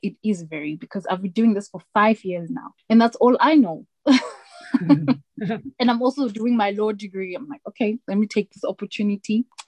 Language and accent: English; Harare, Zimbabwe; now in South Africa; I was born in Harare, the capital city of Zimbabwe. That's where I grew up. And I only moved to South Africa in 2009.